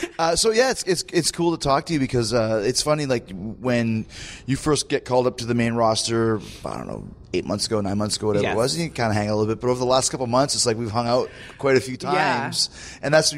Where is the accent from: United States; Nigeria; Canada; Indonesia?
Canada; I'm Canadian